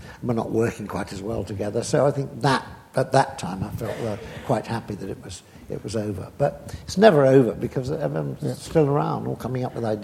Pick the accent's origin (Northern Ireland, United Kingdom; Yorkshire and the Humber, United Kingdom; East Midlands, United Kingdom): Yorkshire and the Humber, United Kingdom; Sheffield; And I was from Sheffield, and he was from sort of, you know, Kensington.